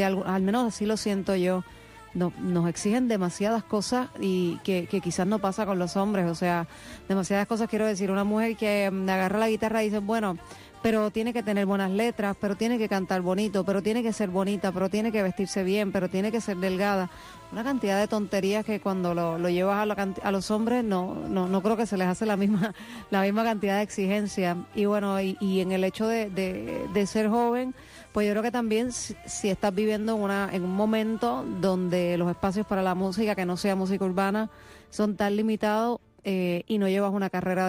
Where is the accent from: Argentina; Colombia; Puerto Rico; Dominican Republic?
Puerto Rico; yo soy una cantautora puertorriqueña.